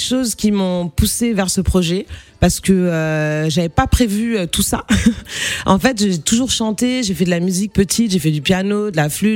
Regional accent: Paris, Île-de-France, France; now in United States; quand j'ai grandi à Paris avec donc des parents guinéo-bissau et sénégal

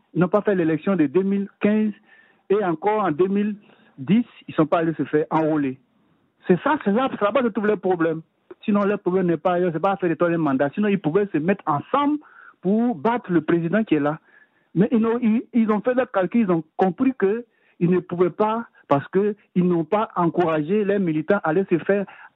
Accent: Côte d’Ivoire; je suis de la Côte d'Ivoire.

